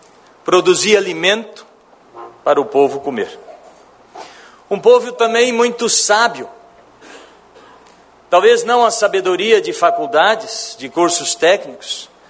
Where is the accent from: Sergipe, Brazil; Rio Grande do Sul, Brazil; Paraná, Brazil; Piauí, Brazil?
Rio Grande do Sul, Brazil; Eu sou gaúcho de natureza e pomerano de coração.